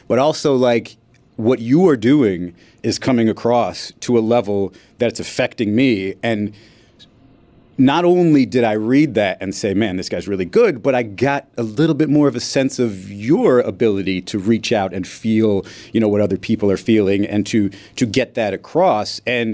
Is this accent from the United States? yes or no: yes; Miami, Florida, United States; So I grew up in Miami.